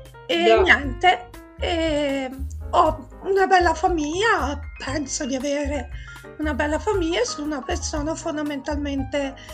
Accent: Livorno, Tuscany, Italy; una giovanissima donna di 43 anni, sono livornese, nata e cresciuta a Livorno

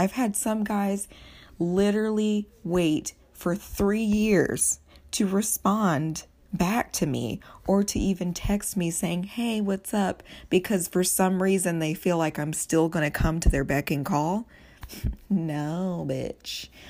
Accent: the South, United States; that was something that I was still dealing with as a girl growing up in the South.

